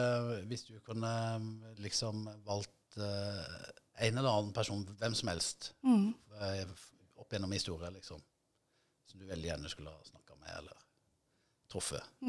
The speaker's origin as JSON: {"language": "Norwegian", "town": "Vegårshei", "region": "Agder", "country": "Norway", "tie": "born or raised there", "also_born_or_lived": "Arendal", "said": "Opprinnelig da, så kommer jeg jo fra Vegårshei."}